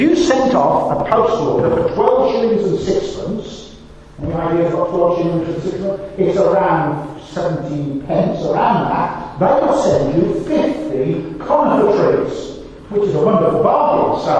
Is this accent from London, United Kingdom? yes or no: no; Birmingham, West Midlands, United Kingdom; I grew up in Birmingham, just down the road in King's Heath. And we lived in a terraced house, one of those very long gardens.